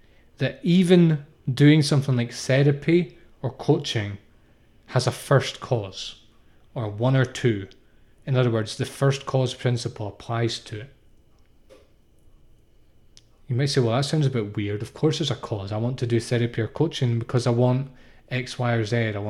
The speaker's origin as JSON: {"language": "English", "country": "United Kingdom", "said": "I'm British, so I definitely did."}